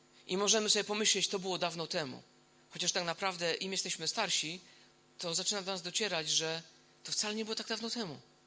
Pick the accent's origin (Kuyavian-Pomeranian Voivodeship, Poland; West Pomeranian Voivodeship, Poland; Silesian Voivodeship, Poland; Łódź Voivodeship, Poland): Silesian Voivodeship, Poland; Moja rodzina jest ogromnie mała właśnie z tego powodu, że pochodzimy z Górnego Śląska i część mojej rodziny była Ślązakami pochodzenia niemieckiego.